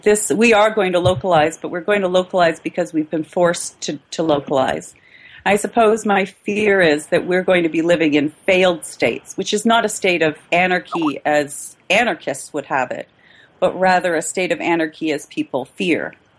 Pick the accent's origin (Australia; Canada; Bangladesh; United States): Canada; before Scotland had their referendum, we had two in Canada about Quebec separating.